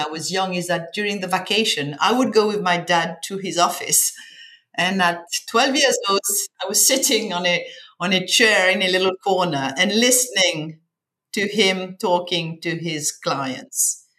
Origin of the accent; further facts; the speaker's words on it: Mauritius; born there; I was born in Mauritius, a little tiny island in the Indian Ocean.